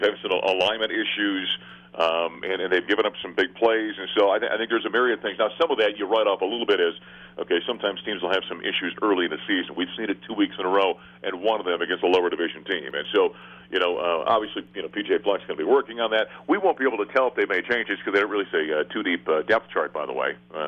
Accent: Grand Forks, North Dakota, United States; And it was a little place in my hometown of Grand Forks, North Dakota, called the Westward Ho.

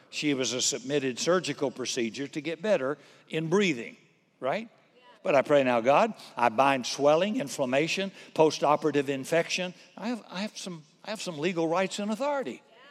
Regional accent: United States; I'd love to be quick because I'm an American. I want it quick.

